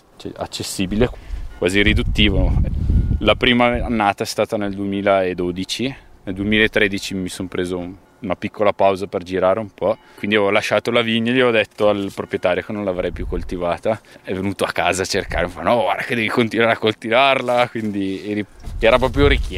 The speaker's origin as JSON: {"language": "Italian", "town": "Bergamo", "region": "Lombardy", "country": "Italy", "said": "Sono bergamasco, dopo gli studi e aver fatto un po' di esperienza in giro, ho avuto la possibilità casualmente di venire a lavorare qui in Valtellina come operaio di campagna"}